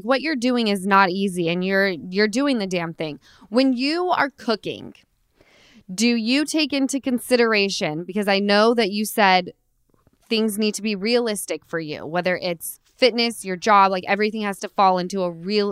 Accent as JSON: {"language": "English", "region": "Utah", "country": "United States", "lives_now": "Los Angeles, United States", "said": "I know, when you live in LA for a while, you start, like, I'm from Utah, right?"}